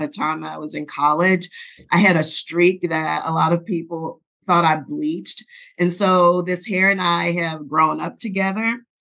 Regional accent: New Orleans, Louisiana, United States; now in Sugar Land, United States; I was born and raised in New Orleans, which actually is the inspiration for the brand name. But I currently live in Sugar Land, Texas, which actually is just a suburb of Houston.

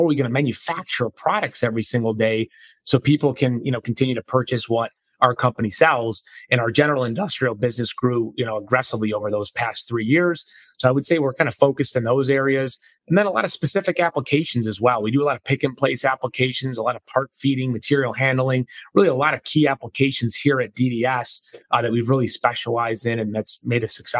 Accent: Rochester, New York, United States; now in Charlotte, United States; Born and raised in Rochester, New York, and found my way to greener pastures and sunny weather down in the Carolinas. So relocated down to Charlotte, North Carolina about 2 years ago.

